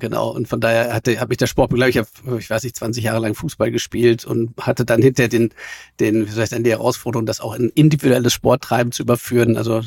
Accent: Münster, North Rhine-Westphalia, Germany; da muss ich natürlich in meiner Heimatstadt hier, wie soll ich sagen, dem Stereotyp frönen und mit dem Fahrrad fahren, aber genau, das saugt man hier mit der Muttermilch auf.

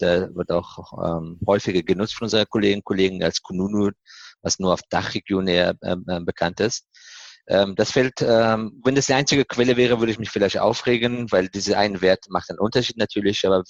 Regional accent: Afghanistan; German is a second language; now in Germany; Ja, Deutschland. Ursprünglich komme ich aus Afghanistan, aber mittlerweile ist meine Heimat Deutschland.

